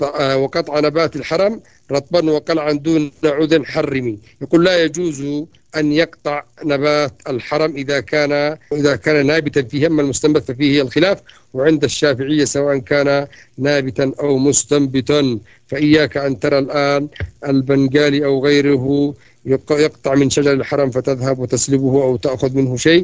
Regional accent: Yemen; والضبع أيضا هذا صيد يسموهم عندنا في اليمن يسموه العرجة

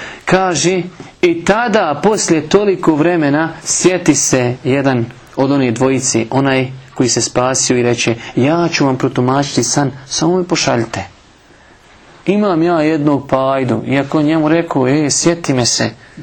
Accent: Bosnia & Herzegovina; mi smo svjedoci da je se to desilo kod nas u Bosni, da ljudi budu u zatvoru i da iziđu iz zatvora da postanu vladari.

